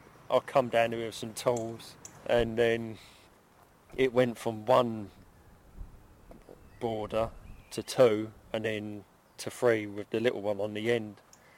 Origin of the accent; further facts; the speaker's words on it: Addiscombe, London, United Kingdom; I grew up in Addiscombe, and I lived in Addiscombe for well over 20 years. And I went to Woodside School.